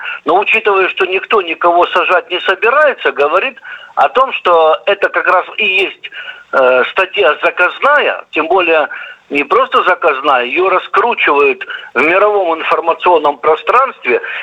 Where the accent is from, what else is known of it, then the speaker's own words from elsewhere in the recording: Novorossiysk, Krasnodar Krai, Russia; помню еще, как уроженец города Новороссийска, когда я еще мальчиком там бегал по малой земле